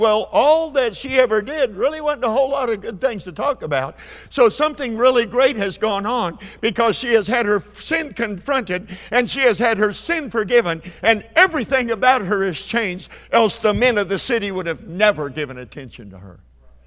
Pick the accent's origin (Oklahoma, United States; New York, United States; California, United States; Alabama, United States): Oklahoma, United States; Perry; He came from my hometown. My hometown's Perry, Oklahoma. It's right up the Interstate 35 from Oklahoma City, about 60 miles. Town of about 5,000 people.